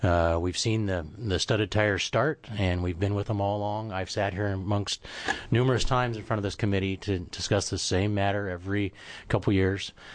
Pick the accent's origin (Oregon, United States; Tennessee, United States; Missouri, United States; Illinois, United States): Oregon, United States; Newport; I'm from Newport, Oregon. My family owns two tire stores in Newport and Toledo.